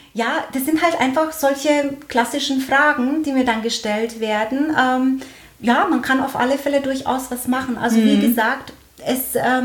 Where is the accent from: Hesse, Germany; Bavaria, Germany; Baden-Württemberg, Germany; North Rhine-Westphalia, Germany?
Bavaria, Germany; Höchstadt; ich komme aus Höchstadt